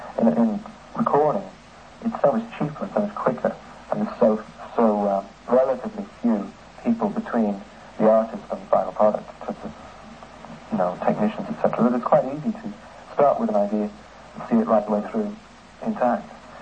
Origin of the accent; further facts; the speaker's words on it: Dublin, Leinster, Ireland; No, but then cinema was very boring when I was growing up.